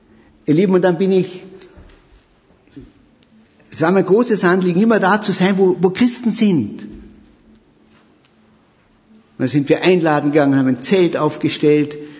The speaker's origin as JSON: {"language": "German", "region": "Carinthia", "country": "Austria", "said": "Ich komme aus Österreich, wurde schon gesagt, geboren bin ich im Süden von Österreich, da wo die wunderschönen Seen sind, wo immer sehr viele Deutsche Urlaub machen oder durchfahren nach Kroatien und so weiter. Da komme ich her."}